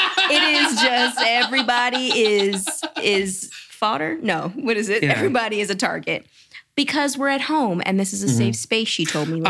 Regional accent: Atlanta, Georgia, United States; Listen, I'm from Atlanta.

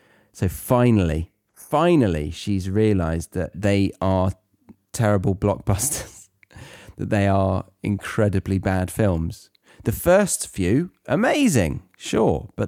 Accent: United Kingdom; I, as a Brit, have been brainwashed into thinking

